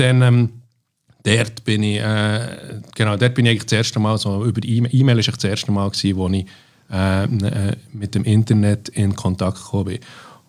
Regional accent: Bern, Switzerland; Ich bin eigentlich ein Mix von Stadtberner und Land, also kann man so sagen. Weil die ersten 10 Jahre bin ich in Barrow, also in der Nähe von Langnau im Emmental, aufgewachsen. Dort habe ich die ersten 10 Jahre verbracht, sehr in der Natur aus, auf einem Bauernhof aufgewachsen.

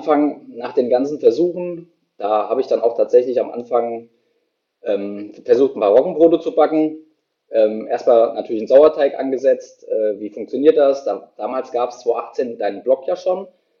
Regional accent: Hüttenberg, Hesse, Germany; Bin aber dann 2012 wieder zurück hier nach Mittelhessen. Wie du eben schon gesagt hast, kommen wir aus der Nähe von Wetzlar. Hüttenberg ist ein kleine Gemeinde, kleines Dorf hier neben Wetzlar.

